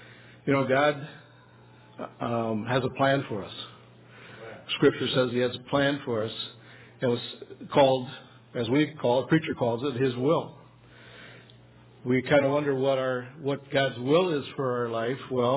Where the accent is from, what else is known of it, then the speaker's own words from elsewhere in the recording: Rochester, Minnesota, United States; Because I grew up in Rochester, so it wasn't that long of a trip to Pillsbury Baptist Bible College.